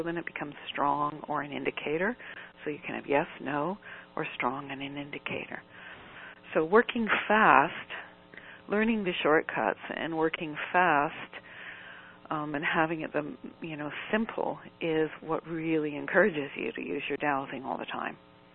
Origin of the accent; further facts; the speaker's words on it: Uxbridge, Ontario, Canada; And I'm from Uxbridge, Ontario, born in Toronto, but living in Uxbridge, Ontario.